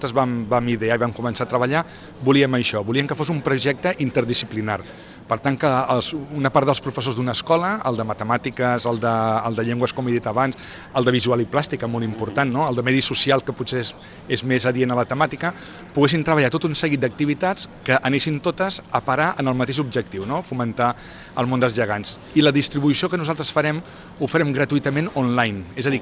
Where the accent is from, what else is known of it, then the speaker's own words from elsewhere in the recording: Tarragona, Catalonia, Spain; Jo recordo de petit aquí a Tarragona